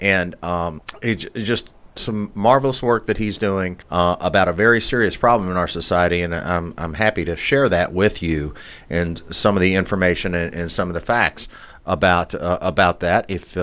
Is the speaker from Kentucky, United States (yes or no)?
yes; Louisville, Kentucky, United States; some of the things that are going on in my hometown of Louisville, Kentucky.